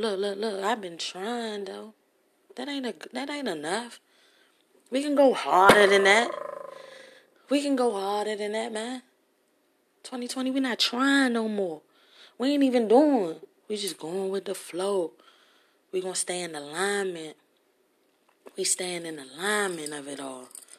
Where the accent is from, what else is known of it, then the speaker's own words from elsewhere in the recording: Washington, District of Columbia, United States; I'm in Northwest D.C. Let me be clear. I'm from Uptown. I'm an Uptown baby.